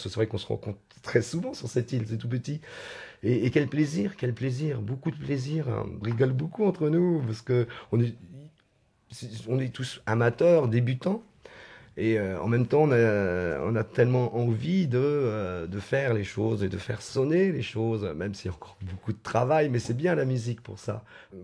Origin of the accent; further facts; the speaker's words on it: Nantes, Pays de la Loire, France; Je jouais déjà dans une formation, je viens de Nantes, hein.